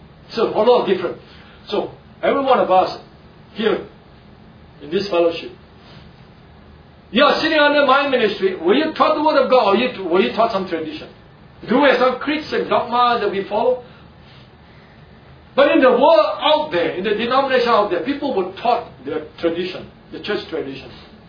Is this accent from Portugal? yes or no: no; Philippines; So who am I? I'm a Filipino.